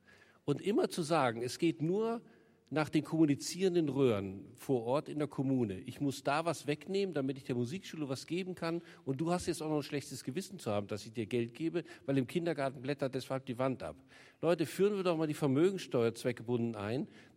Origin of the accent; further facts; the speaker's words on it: Lüneburg, Lower Saxony, Germany; Ich komme aus Lüneburg